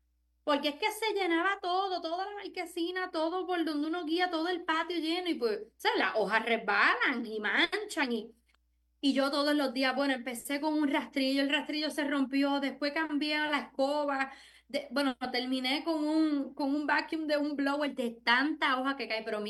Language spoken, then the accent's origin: Spanish; Puerto Rico; Porque uno siempre, como boricua, uno relajaba